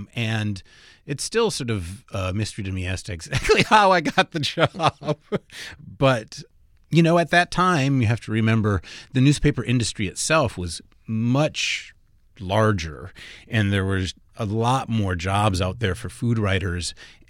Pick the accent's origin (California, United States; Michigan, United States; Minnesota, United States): Minnesota, United States; Well, I'm from Minnesota originally. Was born and raised in the Twin Cities area